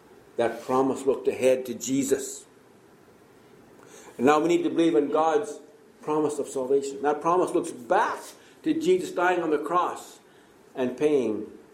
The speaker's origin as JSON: {"language": "English", "country": "China", "said": "we come from China, very... communist, very atheistic nation."}